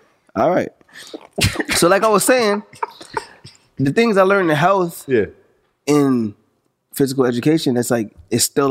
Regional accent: St. Albans, New York, United States; I'm from St. Albans, you know what I'm saying?

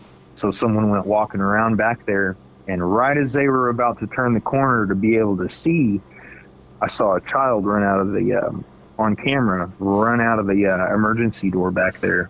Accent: Arapahoe, Oklahoma, United States; I grew up in Arapahoe, Oklahoma, next to a creek and a huge tree line and fields as far as you could see, and back then, like, we didn't have neighbors or anything.

